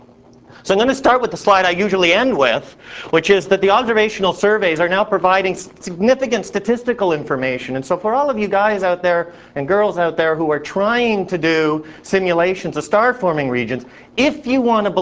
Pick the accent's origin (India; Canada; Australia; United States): Canada; And being a Canadian, I don't have any cigarette company logos because they're banned in the country.